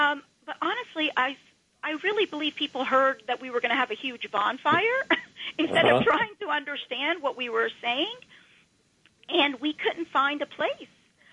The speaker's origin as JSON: {"language": "English", "region": "Georgia", "country": "United States", "tie": "born or raised there", "lives_now": "New Jersey, United States", "said": "Yeah, I when I grew up in Georgia, you couldn't buy alcohol on Sundays, and now it has changed somewhat. But, you know, I'm in northern Jersey, and in Bergen County"}